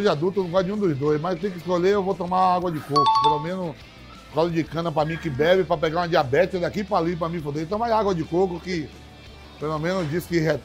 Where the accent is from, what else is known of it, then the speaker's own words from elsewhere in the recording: Bahia, Brazil; Tá na Bahia mesmo, que eu sou baiano.